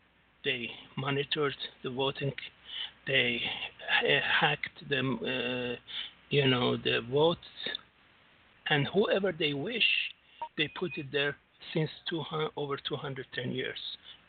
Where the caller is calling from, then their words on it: Singapore; I'm coming from Singapore.